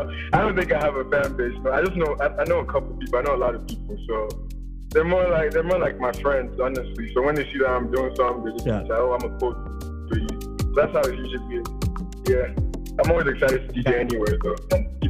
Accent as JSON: {"language": "English", "country": "Nigeria", "tie": "born or raised there", "said": "Well, growing up in Nigeria, obviously Afrobeat has to come first."}